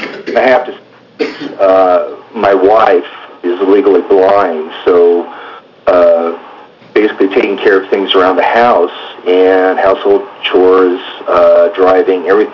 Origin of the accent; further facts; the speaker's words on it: Bend, Oregon, United States; I am from Bend, Oregon.